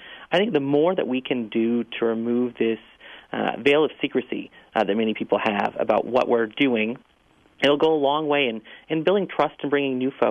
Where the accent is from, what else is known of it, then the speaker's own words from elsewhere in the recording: Rice Lake, Wisconsin, United States; I got my start in politics up in my hometown of Rice Lake, you know, a town of just about 8,000.